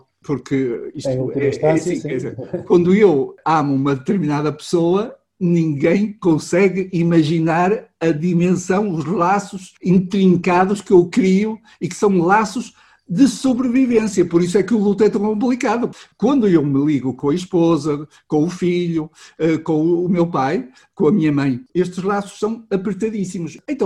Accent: Portugal; nós somos, como portugueses, temos uma grande capacidade adaptativa

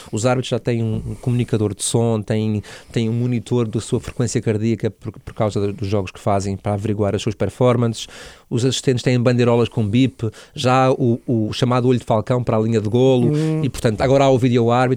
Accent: Madeira, Portugal; isto é uma questão de pronúncia, sou madeirense

